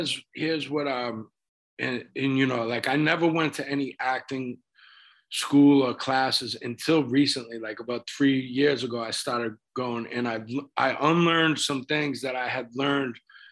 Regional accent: Boston, Massachusetts, United States; accent: Boston; So just by doing all that work over the years, like, my Boston accent's kind of like been dialed down, man, and like, not intentionally, but, you know.

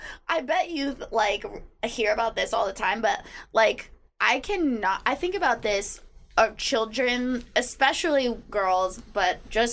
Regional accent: California, United States; And like I grew up in Orange County, it was so horribly image-based

